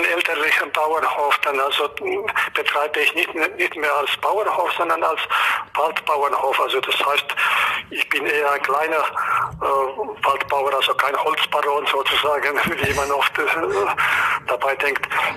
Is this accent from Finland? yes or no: yes; Helsinki, Uusimaa, Finland; German is a second language; moved away as an adult; now in Böblingen, Germany; Wie ich nach Deutschland kam, ja, so Liebe und das Studium, das waren die Gründe.